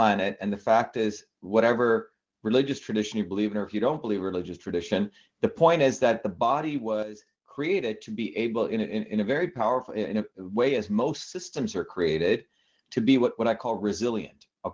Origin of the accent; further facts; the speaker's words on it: India; now in United States; I grew up in India, which had a caste system, was very interested in politics, was an activist throughout most of my life.